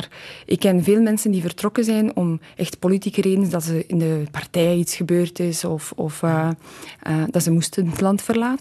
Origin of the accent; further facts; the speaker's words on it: Poland